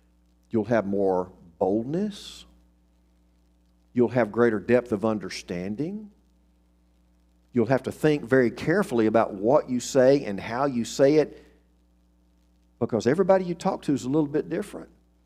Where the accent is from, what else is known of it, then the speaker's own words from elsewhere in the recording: Texas, United States; he mainly preached the gospel up in my part of East Texas, several different places, including my hometown when I was a little bitty boy.